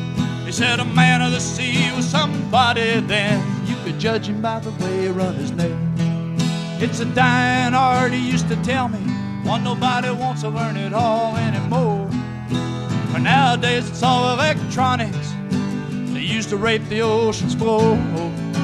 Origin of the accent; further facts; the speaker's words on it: Florida, United States; I grew up down on Tampa Bay. I was born down there, and my family lives down there, so it was real handy to grow up down there.